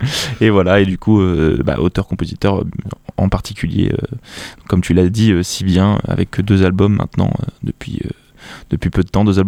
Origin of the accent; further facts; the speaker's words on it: Blois, Centre-Val de Loire, France; j'ai 21 ans, je viens de Blois